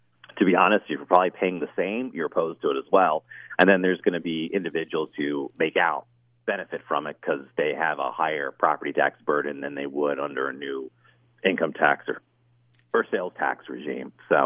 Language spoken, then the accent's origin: English; Pennsylvania, United States; Red Lion School District, I'm from York County. So Red Lion School District actually paid off a school building.